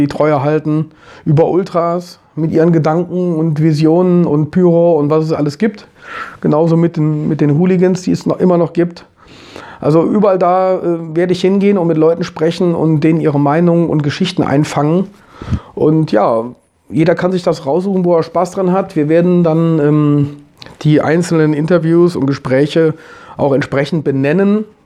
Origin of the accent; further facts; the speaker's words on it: Opladen, North Rhine-Westphalia, Germany; born there; Opladen geboren und war als Kind eigentlich erstmal